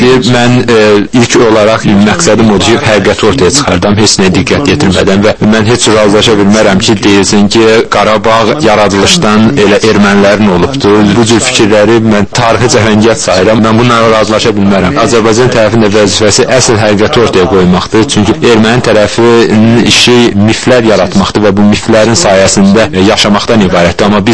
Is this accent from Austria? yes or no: yes; Austria; Mən özüm Avstriyalıyam